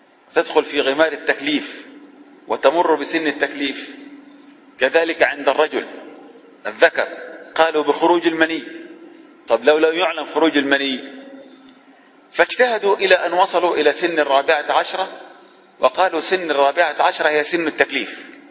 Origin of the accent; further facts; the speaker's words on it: Egypt; يعني غالب الناس عندنا في مصر بالذات تحرم من بيتها وتخرج من بيتها